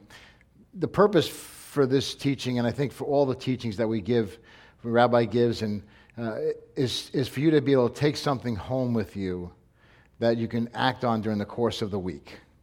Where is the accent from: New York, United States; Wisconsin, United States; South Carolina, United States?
New York, United States; Brooklyn; When I was a young guy, when I was a boy growing up, I was born in Brooklyn, we were taught about honor.